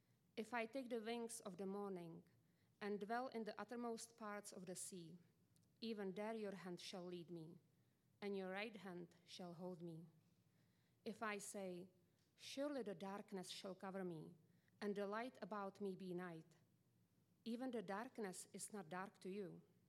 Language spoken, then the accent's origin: English; Czechia; accent: Czech; English is a second language; I'm from Czech Republic, in case you noticed the accent.